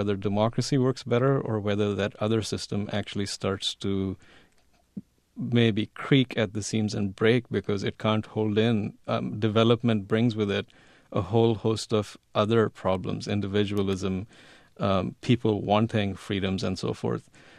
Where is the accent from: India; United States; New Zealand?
India; But I think, I mean, as an Indian, I'm used to doing this.